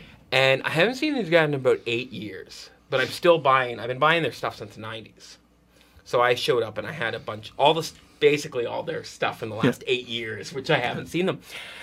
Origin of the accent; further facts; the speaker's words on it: Peterborough, Ontario, Canada; he knew I was from Peterborough, which was great